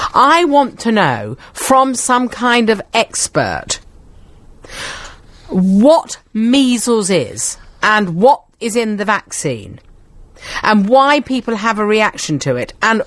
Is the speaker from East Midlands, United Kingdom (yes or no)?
no; London, United Kingdom; Born on Mile End Road. And when I go there now, I look at it and I think, blimey, that's my birthright.